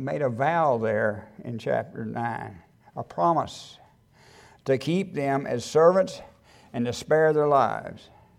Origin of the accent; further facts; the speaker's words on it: Texas, United States; I'm a Texan, and this is a disclaimer.